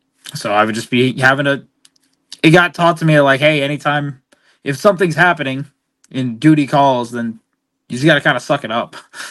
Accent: Grand Island, New York, United States; also born or lived in Buffalo; I was born in South Buffalo. We lived there for a few months of my life before we eventually moved into a small little suburb called Grand Island.

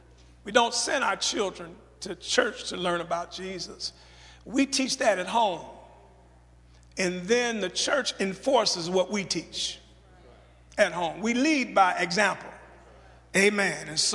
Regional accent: Chicago, Illinois, United States; I'm from Chicago, Illinois. We both were born in Illinois.

